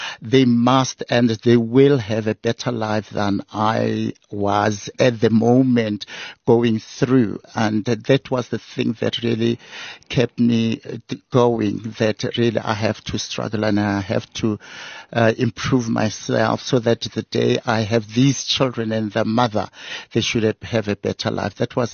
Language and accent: English; Pretoria, Gauteng, South Africa; I'm from Pretoria. Mamelodi, but I was born in Rittendale in Pretoria in one of the suburbs, and during the times of the forced removals, we moved from that place, Rittendale, to Mamelodi in the township